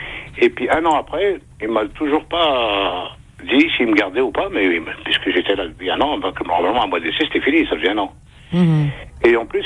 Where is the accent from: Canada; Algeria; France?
Algeria; je suis algérien.